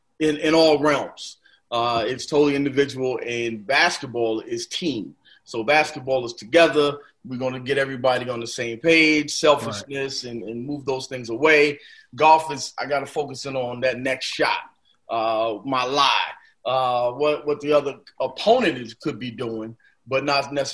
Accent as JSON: {"language": "English", "region": "New York", "country": "United States", "tie": "born or raised there", "said": "being from growing up in New York, I was just like, yo, golf is corny."}